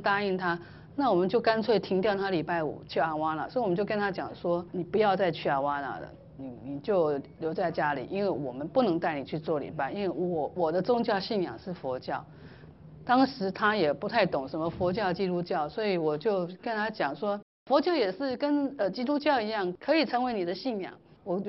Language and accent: Chinese; Taiwan; 那这是我们台湾人都是就是这样子被教导啊